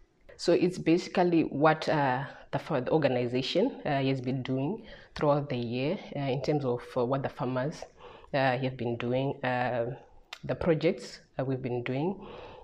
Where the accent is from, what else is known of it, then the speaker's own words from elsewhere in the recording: Zimbabwe; I'm from Zimbabwe.